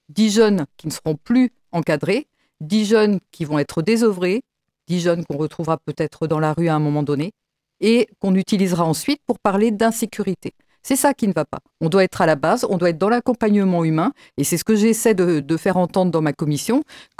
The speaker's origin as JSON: {"language": "French", "region": "Pays de la Loire", "country": "France", "said": "puisque moi je suis originaire de l'Homme, dans le Sud-Sarthe"}